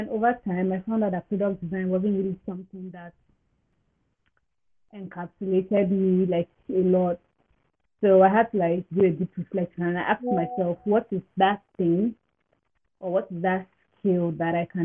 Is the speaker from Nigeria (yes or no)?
yes; Nigeria; Okay, so growing up in Nigeria has been a really pleasant journey.